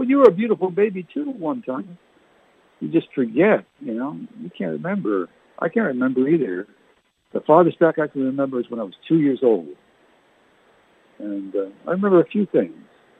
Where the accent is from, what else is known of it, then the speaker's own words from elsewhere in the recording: New Brunswick, Canada; We used to play in Canada growing up in New Brunswick.